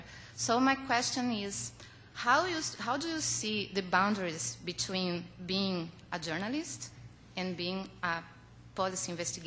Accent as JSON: {"language": "English", "country": "Brazil", "said": "I'm from Brazil, and I work as a crime reporter there."}